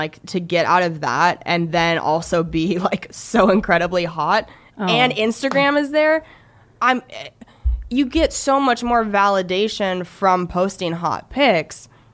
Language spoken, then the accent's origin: English; Spokane, Washington, United States; So I grew up in Spokane, Washington. So yeah, eastern part of Washington, kind of near Idaho.